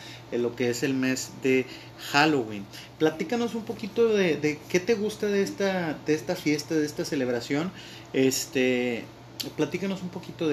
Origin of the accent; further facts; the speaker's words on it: Mexico; Pues de nuestra cultura como mexicanos